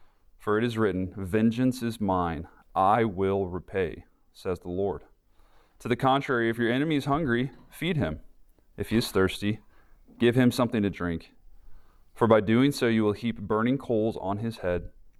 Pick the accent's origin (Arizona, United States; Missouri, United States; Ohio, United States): Missouri, United States; St. Louis; also born or lived in Chicago; I was born in Chicago, and then, you know, grew up mostly in St. Louis, and then came down south to Birmingham for undergrad